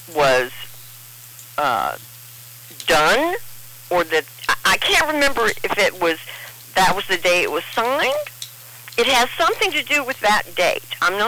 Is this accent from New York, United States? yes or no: no; Texas, United States; Now, we're all from Texas, so we like Mexican food or Tex food, things that might be a little more spicy.